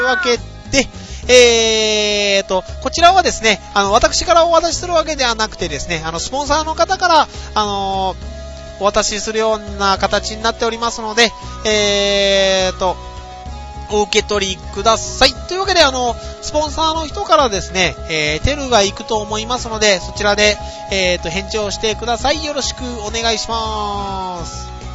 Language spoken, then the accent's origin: Japanese; Kagawa, Japan; 木曜日の朝に4時頃に、私の実家の香川県に到着する予定でございます。